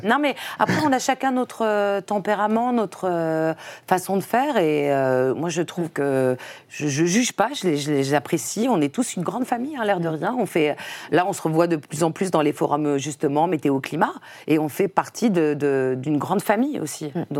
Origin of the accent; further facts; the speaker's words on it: Compiègne, Hauts-de-France, France; born there; Le 20 juillet 1961, et à Compiègne, dans l'Oise. Donc, je suis picarde.